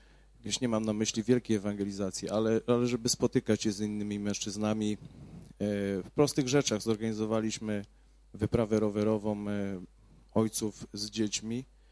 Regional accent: Nysa, Opole Voivodeship, Poland; pochodzę z Nysy.

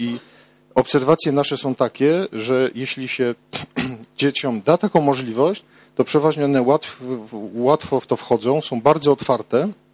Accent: Niepołomice, Lesser Poland, Poland; Ja również jestem z Niepołomic, też w tej wspólnocie

